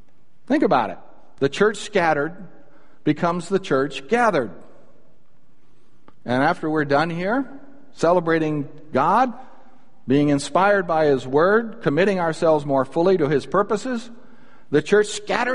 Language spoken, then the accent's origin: English; Birmingham, Alabama, United States; born there; I was born in the South. Okay? I was born in Birmingham, Alabama.